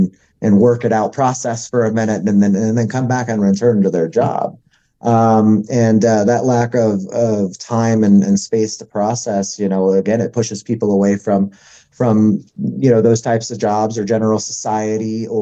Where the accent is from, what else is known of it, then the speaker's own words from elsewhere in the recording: Florida, United States; we kind of had a punk rock childhood, you know, out of the beach growing up in Florida.